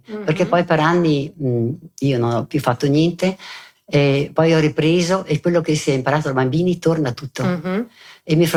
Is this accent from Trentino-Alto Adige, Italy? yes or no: yes; Merano, Trentino-Alto Adige, Italy; also born or lived in Bolzano; No, sono nata a Bolzano e sono rimasta lì fino ai 4 anni, presso a poco, e poi con la famiglia siamo venuti ad abitare a Merano.